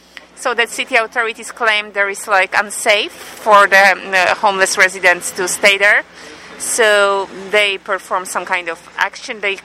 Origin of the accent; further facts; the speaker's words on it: Poland; I am from Poland, so this is Eastern Europe, but still, you know, it's not like one of the wealthiest countries in Europe